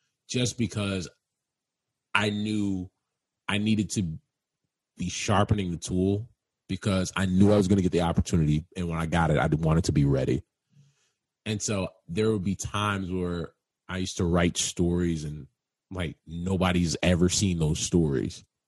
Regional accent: Chicago, Illinois, United States; I'm from Chicago. I can do this.

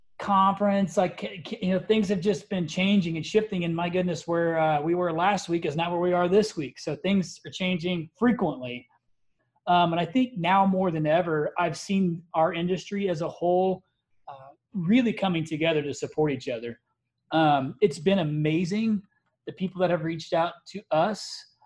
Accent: Indiana, United States; I'm a Midwesterner. I'm from Indiana

